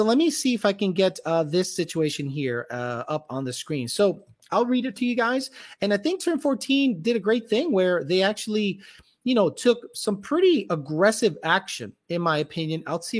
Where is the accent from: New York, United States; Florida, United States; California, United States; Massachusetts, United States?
Massachusetts, United States; Boston; born there; called me an immigrant, which I was born in Boston. So I guess Boston is not in the United States.